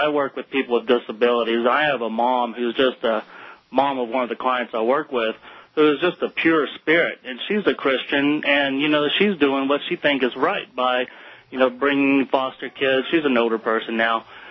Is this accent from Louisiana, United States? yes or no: yes; Louisiana, United States; I've had to deal with that growing up in Louisiana and people hating people